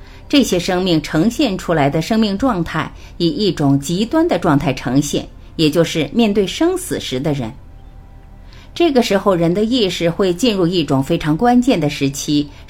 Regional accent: China

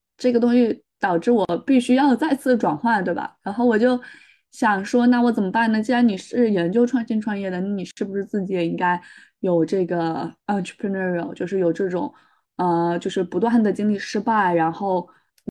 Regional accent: China; 我们中国人一直都是可以就是弯道超车

